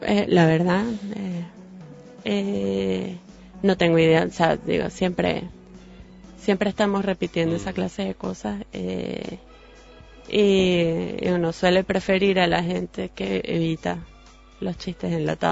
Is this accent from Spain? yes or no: no; Venezuela; accent: Venezuelan; Tengo mucho acento raro ahora. Tú me sientes acento venezolano, pero...